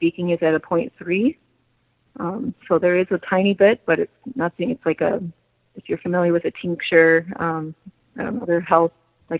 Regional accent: California, United States; born there; I was born in California, so, you know, that health surrounded me.

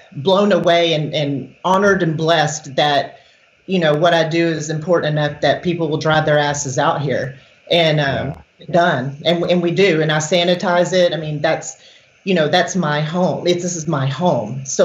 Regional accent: Houston, Texas, United States; now in Oklahoma, United States; but I'm from Texas, Houston, originally. Yeah. And so I'm a Texas girl and displaced to Oklahoma and love it here.

